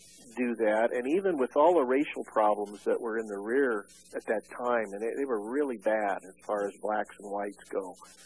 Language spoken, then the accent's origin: English; Springfield, Oregon, United States; I had growing up in Springfield, Oregon, I'd only known one black family in my life